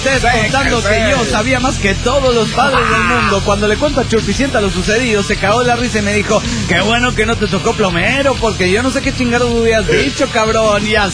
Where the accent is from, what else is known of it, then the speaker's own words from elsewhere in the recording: Sonora, Mexico; no soy de Mendoza, pero bueno, de Sonora, México.